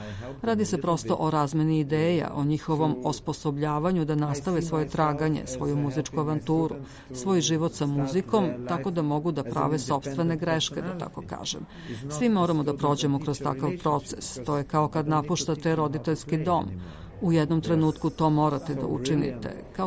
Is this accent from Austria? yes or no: yes; Vienna, Austria; ja sam odrastao u Beču. Moji roditelji su se tu preselili kad mi je bilo 3 godine i od tada živim tamo.